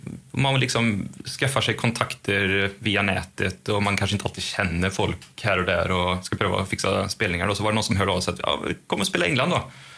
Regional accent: Sweden; vi tänker att det är ju allt är ju EU och vi är ju svenskar och har EU-pass

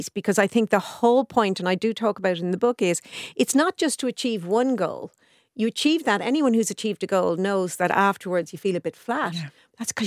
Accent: Ireland; as an Irish person

